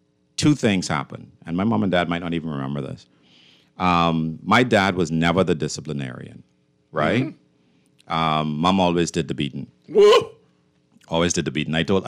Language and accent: English; Sunset Park, New York, United States; growing up in Sunset Park, It was really only about three of us. Like, it's no long, it's nowhere near as developed as it is today.